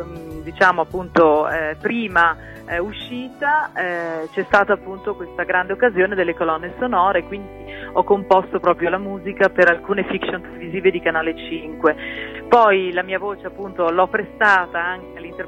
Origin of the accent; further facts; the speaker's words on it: Iran; now in Genoa, Italy; Sono cresciuta in Iran e poi insomma abbiamo sempre seguito papà nelle trasferte